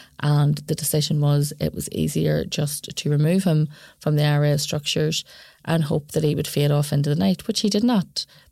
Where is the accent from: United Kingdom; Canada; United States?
United Kingdom; Belfast, Northern Ireland; I'm someone from West Belfast and from that time.